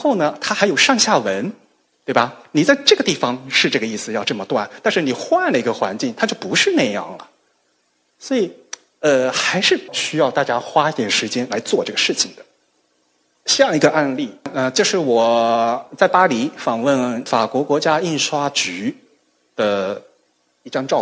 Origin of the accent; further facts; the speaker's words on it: China; 然后呢美国人做的图像我们中国人也可以看，对吧？